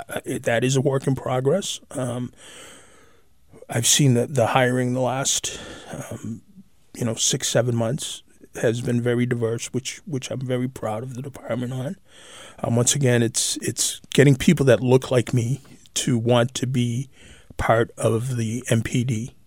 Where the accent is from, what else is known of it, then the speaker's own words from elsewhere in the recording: Manchester, New Hampshire, United States; Like I said, I grew up in Manchester for 50 years.